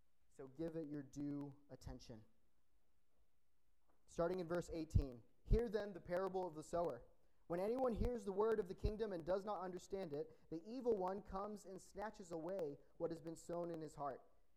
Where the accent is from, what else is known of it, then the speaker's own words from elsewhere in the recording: Texas, United States; now in New York, United States; My wife and I hail originally from Texas, so if there's any accent, I pray that you would forgive me and bear with it.